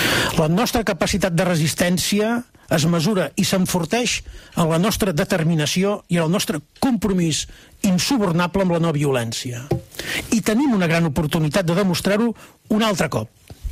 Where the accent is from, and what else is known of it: Catalonia, Spain